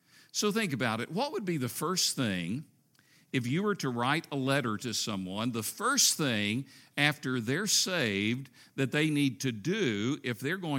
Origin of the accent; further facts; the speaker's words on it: Tennessee, United States; You know, I was not raised in a Christian home. I grew up in East Tennessee in a farm family.